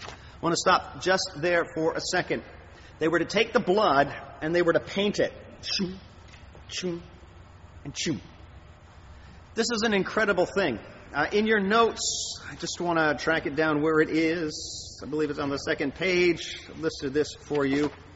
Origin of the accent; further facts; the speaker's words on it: Canada; It would be like God coming to us as Canadian Christians